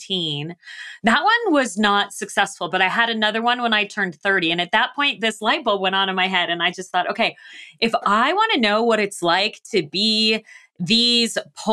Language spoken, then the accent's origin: English; Phoenix, Arizona, United States; When I was younger, when I was a kid growing up in Phoenix, I was always very intrigued by the stories of the early Arctic and Antarctic explorers.